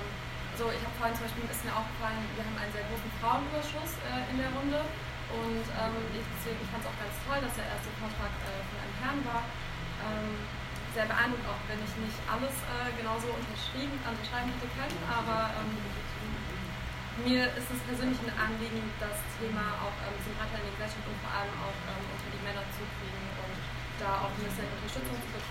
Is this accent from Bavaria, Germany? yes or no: no; Baden-Württemberg, Germany; now in Berlin, Germany; Ich wohne hier, aber ich bin ursprünglich aus Baden-Württemberg. Genau, ich bin Türkin, aber also ich habe türkischen Background.